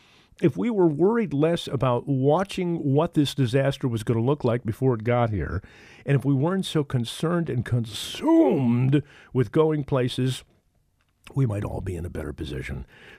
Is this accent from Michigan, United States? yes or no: yes; Detroit, Michigan, United States; We used to actually, I grew up in Detroit, there was a street, Redmond was the street where all the buses ran.